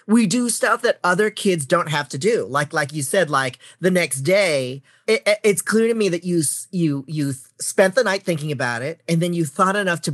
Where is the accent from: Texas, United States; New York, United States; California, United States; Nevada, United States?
California, United States; San Francisco; this would happen to me because I grew up in San Francisco.